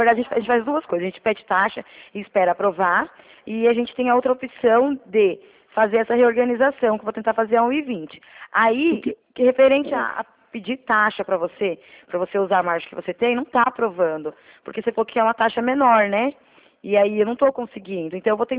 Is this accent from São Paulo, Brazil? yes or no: yes; Capivari, São Paulo, Brazil; Eu sou daqui de Capivari.